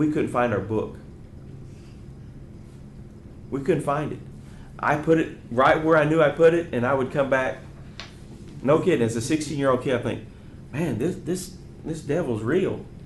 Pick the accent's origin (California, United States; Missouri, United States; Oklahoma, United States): Oklahoma, United States; Yukon; my youth minister growing up in Yukon, Oklahoma, which is a town just west of Oklahoma City